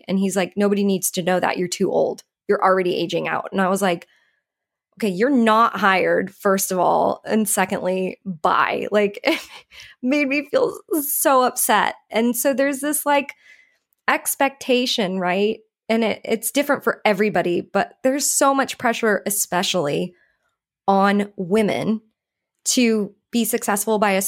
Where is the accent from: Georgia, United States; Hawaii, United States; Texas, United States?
Hawaii, United States; I grew up in Hawaii. I was one of very few white kids.